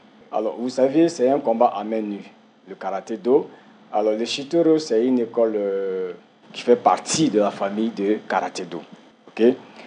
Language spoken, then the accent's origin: French; Côte d’Ivoire; c'est une sixième dame, Shitoriu. Je viens de la Côte d'Ivoire.